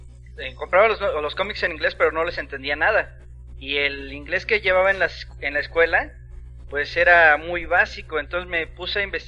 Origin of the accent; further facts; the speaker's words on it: Mexico City, Mexico; De la Ciudad de México, Distrito Federal.